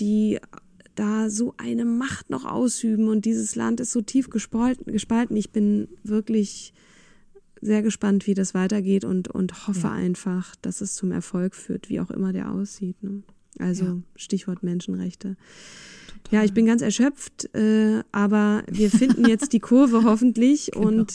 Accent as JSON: {"language": "German", "country": "Germany", "said": "dass ich so wohlwollend als Piefke akzeptiert war in Wien."}